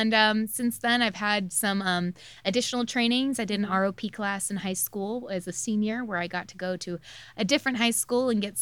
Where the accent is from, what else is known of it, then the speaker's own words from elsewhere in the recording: Seal Beach, California, United States; I grew up locally here. I grew up like in Seal Beach.